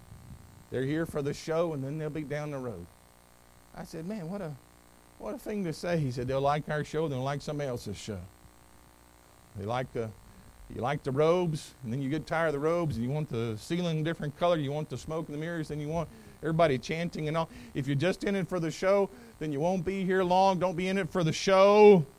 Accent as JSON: {"language": "English", "region": "North Carolina", "country": "United States", "tie": "born or raised there", "said": "I didn't grow up Alabama or anywhere like that. I grew up in North Carolina where we played football as a way to get in exercise and shape for basketball."}